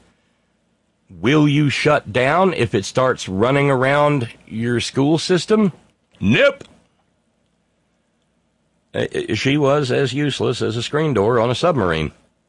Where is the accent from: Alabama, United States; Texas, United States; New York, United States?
Alabama, United States; now in West Virginia, United States; One county to the east, in the county where I grew up in Alabama, they've gotten up to 918 cases and 9 dead.